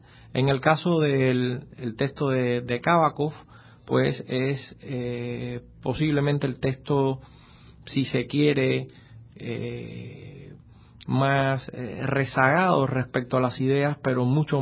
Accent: Cuba; una sala para mí, que soy cubano, significa una cosa

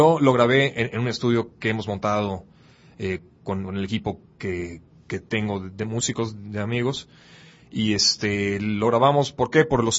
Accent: Yucatán, Mexico; porque somos yucatecos ambos

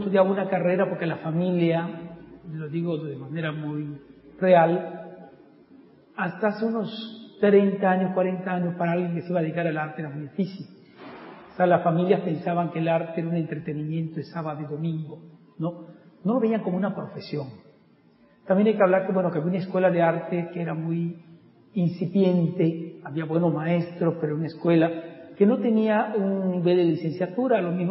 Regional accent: Mérida, Yucatán, Mexico; Yo soy de aquí de Mérida.

